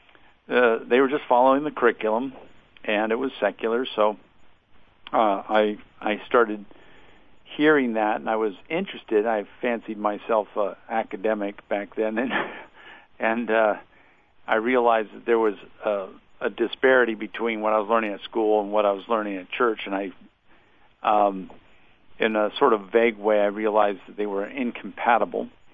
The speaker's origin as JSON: {"language": "English", "town": "Annapolis", "region": "Maryland", "country": "United States", "tie": "born or raised there", "said": "Well, I grew up in Annapolis, Maryland, and I was in a very strong, loving Christian home."}